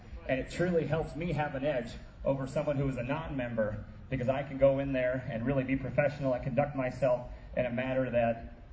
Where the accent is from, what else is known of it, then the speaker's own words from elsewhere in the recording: Columbus, Nebraska, United States; from Columbus, Nebraska.